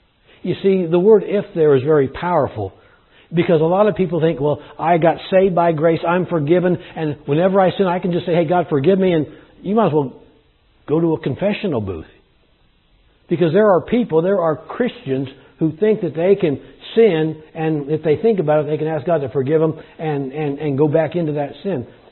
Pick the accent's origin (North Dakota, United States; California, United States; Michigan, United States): California, United States; Growing up in California, I lived out there for 19, 20 years.